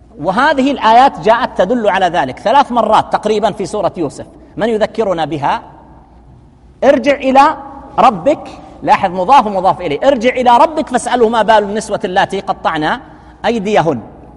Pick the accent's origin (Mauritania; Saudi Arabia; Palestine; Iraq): Saudi Arabia; لكن مثلا عندنا في السعودية